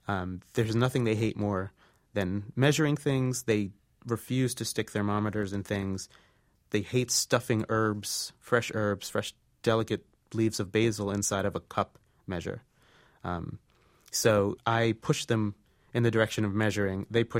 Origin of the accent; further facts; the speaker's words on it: New Jersey, United States; I'm basically a kid. I grew up in New Jersey. I didn't go on a plane till I was 19.